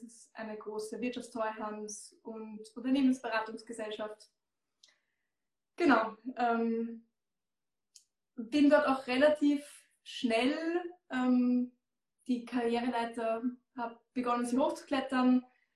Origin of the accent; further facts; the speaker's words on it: Austria; Ich komme aus Österreich, wie man hört.